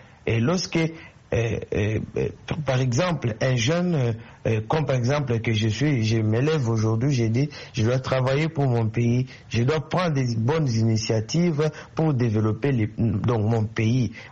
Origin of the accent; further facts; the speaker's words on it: DR Congo; Je suis africain, je suis congolais.